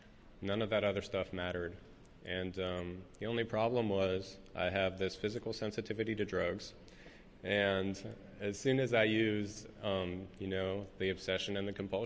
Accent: Washington, District of Columbia, United States; I grew up in Washington, D.C., in a family with addiction

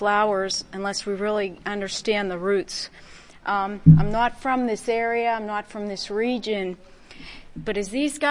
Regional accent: Pittsburgh, Pennsylvania, United States; I'm grateful we're covering addict from Pittsburgh.

